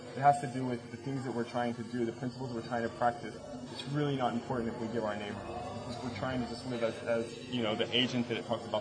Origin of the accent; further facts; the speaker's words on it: Milan, Lombardy, Italy; English is a second language; I'm from Milan.